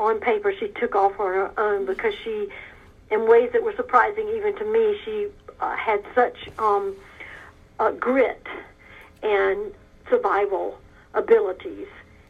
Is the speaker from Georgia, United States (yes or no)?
yes; Georgia, United States; Yes. I was raised in South Georgia, and my mother from a very young age would encourage me to go way out into the woods as far as I could go.